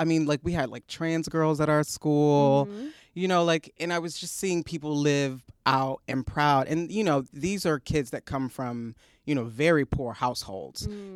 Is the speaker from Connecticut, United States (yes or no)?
no; Baltimore, Maryland, United States; Not New York City, in Baltimore City.